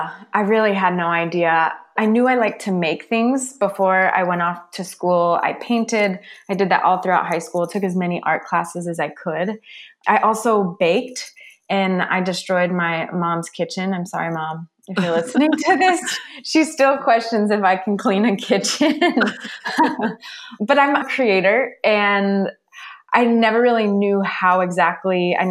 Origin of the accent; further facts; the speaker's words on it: Texas, United States; also born or lived in Colorado, United States; I'm not a Texan, but I grew up in Texas.